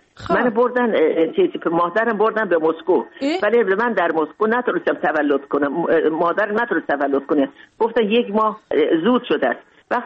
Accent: Mashhad, Razavi Khorasan, Iran; moved away as an adult; also born or lived in Moscow; now in Tajikistan; بزرگ شدم، در مشهد بزرگ، در مشهد درس خوندم، بزرگ شدم

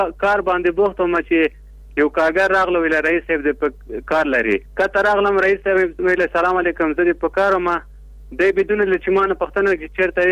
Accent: Logar, Afghanistan; now in Kabul, Afghanistan; زه د لوګر اوسېدونکی یم پلان په کابل کې اوسېږم

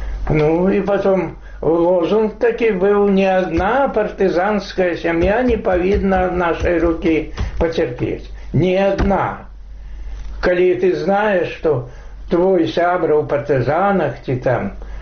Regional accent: Belarus

